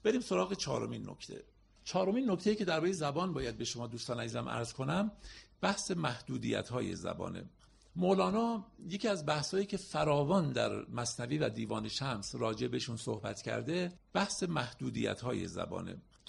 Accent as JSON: {"language": "Persian", "country": "Iran", "said": "من به عنوان یک ایرانی هویتم رو با زبان فارسی تعریف میکنم"}